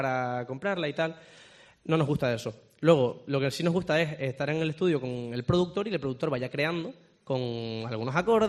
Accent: Canary Islands, Spain; Somos de Canarias.

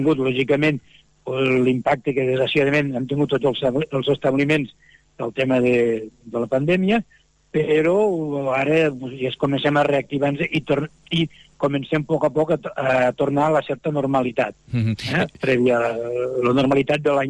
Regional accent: Lleida, Catalonia, Spain; bueno, els que som de Lleida, anem a l'eix comercial

